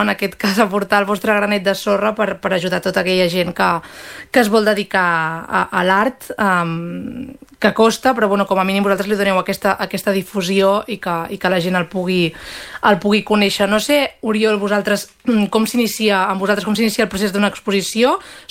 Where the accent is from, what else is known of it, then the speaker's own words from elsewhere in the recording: Girona, Catalonia, Spain; tinc molt vincle amb el Baix Empordà, però realment soc de Girona.